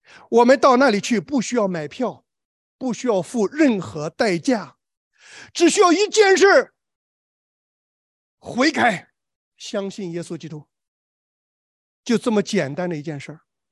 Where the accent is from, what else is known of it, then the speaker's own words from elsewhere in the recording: Shandong, China; 我们山东人有句话叫做心掏出来给你吃你还嫌心。